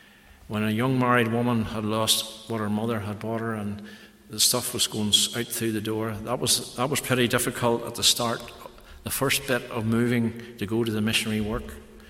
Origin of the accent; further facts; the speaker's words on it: Northern Ireland, United Kingdom; because I was from Ireland, they call me, the Americans like to make jokes of Irish people. But I says, I'm not Irish, I'm an Ulster man.